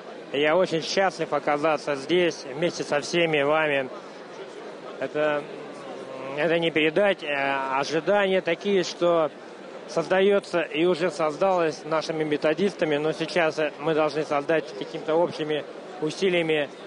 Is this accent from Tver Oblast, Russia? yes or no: no; Novosibirsk, Novosibirsk Oblast, Russia; Я из Новосибирска.